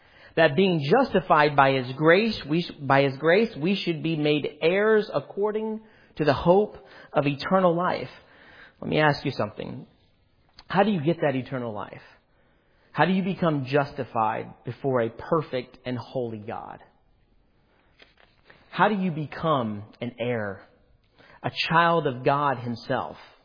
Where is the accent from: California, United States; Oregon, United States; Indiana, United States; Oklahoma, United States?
Indiana, United States; Indianapolis; I grew up in Indianapolis, as Pastor Phelps just said a few moments ago, on the south side of Indianapolis in Greenwood, Indiana.